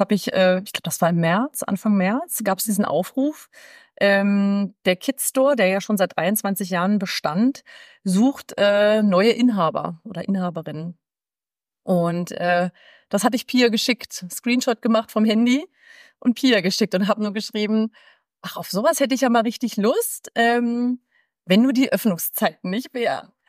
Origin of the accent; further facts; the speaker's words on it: Berlin, Germany; now in Potsdam, Germany; Ich bin Mama von einer 3-jährigen Tochter und ich komme ursprünglich aus Berlin, gar nicht so weit weg. Und bin seit 2019 jetzt in Potsdam.